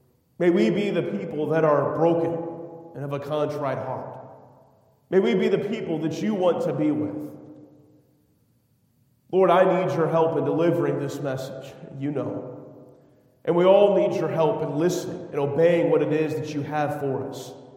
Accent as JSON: {"language": "English", "town": "Sacramento", "region": "California", "country": "United States", "tie": "born or raised there", "also_born_or_lived": "North Carolina", "said": "I grew up in California. This is my home church. I spent most of my life here in Sacramento. But 6 years of my life I spent in North Carolina."}